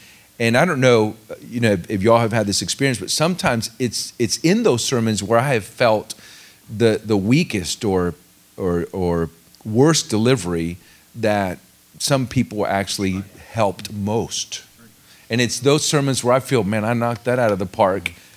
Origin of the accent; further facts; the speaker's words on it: Florida, United States; also born or lived in Puerto Rico; I grew up in a Catholic home. I was born in Puerto Rico. We lived there until I was 8. Moved to Central Florida. Went to the Catholic Church there, Our Lady of Grace.